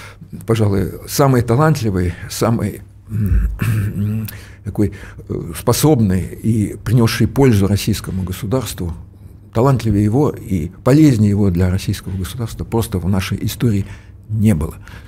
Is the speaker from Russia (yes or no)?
no; Ukraine; moved away; Я сам с Украины, ведь в Полтаве жил, работал. И когда уже в Москве я работал в Кремле на ответственных должностях